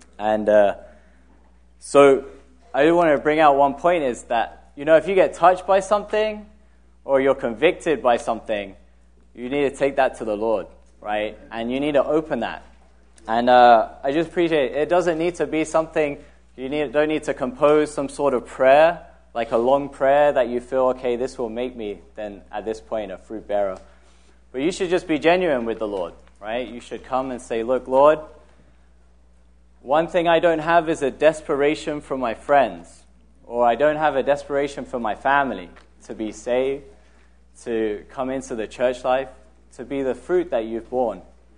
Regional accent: London, United Kingdom; now in Jerusalem, Israel; I'm from London. Actually, my home now is in Jerusalem. I grew up in London.

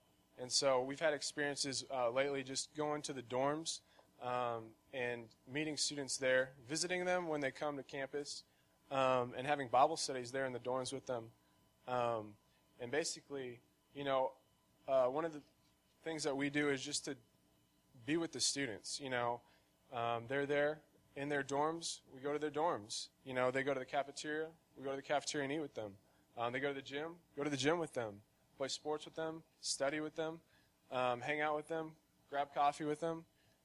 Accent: Lubbock, Texas, United States; I'm from Lubbock, Texas.

